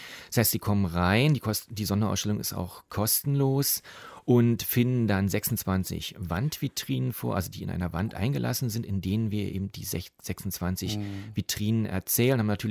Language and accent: German; Berlin, Germany; auf so kleinen Nebenstraßen in Pankow, wo ich herkomme.